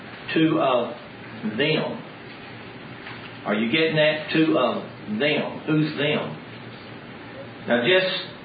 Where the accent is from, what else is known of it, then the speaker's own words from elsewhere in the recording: the South, United States; The worst part, she's a Yankee and I'm a Southerner.